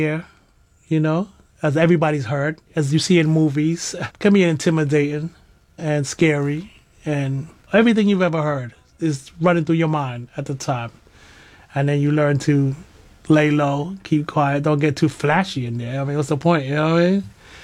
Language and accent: English; East Coast, United States; he's from the West Coast of America and I'm from the East Coast of America.